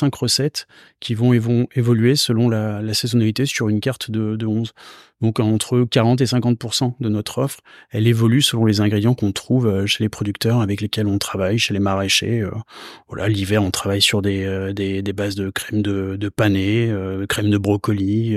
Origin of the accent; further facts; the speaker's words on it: Nouvelle-Aquitaine, France; Moi, je suis originaire du Périgord et j'achète ma tomate en Périgord.